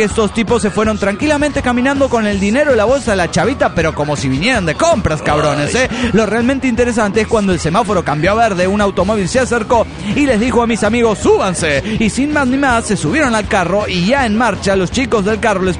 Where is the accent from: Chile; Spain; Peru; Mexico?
Mexico; State of Mexico; Soy la cafeinómana del Estado de México.